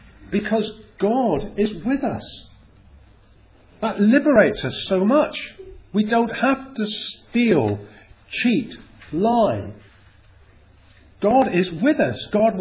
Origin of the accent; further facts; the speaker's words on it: South West England, United Kingdom; I'm Cornish. It's part of my history. It's part of me, which I have to get rid of.